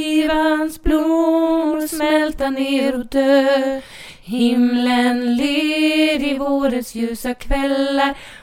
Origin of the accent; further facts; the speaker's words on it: Åkersberga, Stockholm County, Sweden; Ja, för det var det när vi var små på Ekbacken i Åkersberga.